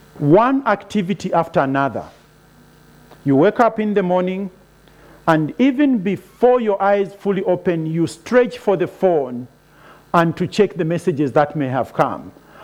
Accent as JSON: {"language": "English", "country": "Zambia", "said": "My family and I come from Zambia, in between Zimbabwe and Congo in the north."}